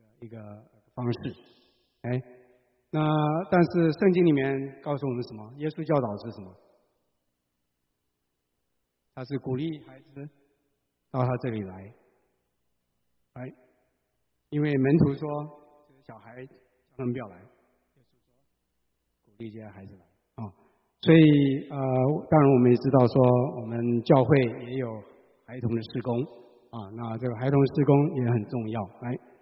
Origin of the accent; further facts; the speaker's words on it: China; 或者我们中国人有一个说法